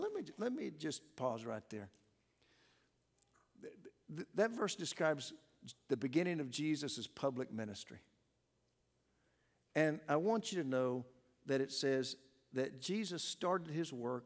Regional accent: Pawhuska, Oklahoma, United States; I grew up in Pawhuska, a town about like Medill. And my dad owned a gas station.

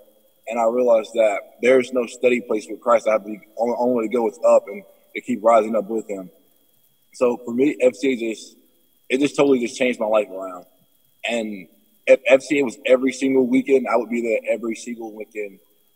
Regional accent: Georgia, United States; as you stated earlier, and I'm from Georgia.

